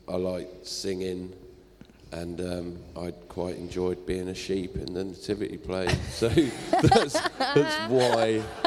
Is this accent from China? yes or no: no; High Wycombe, South East England, United Kingdom; now in Lowestoft, United Kingdom; I grew up in High Wycombe. I was a bit lost for a long time, and then I came up to Lowestoft.